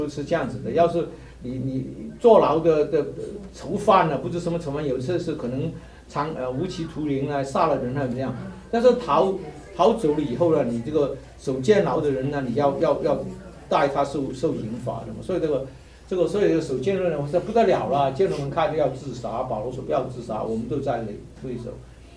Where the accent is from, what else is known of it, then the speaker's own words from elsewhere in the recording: China; 我们是中国人这样讲嘛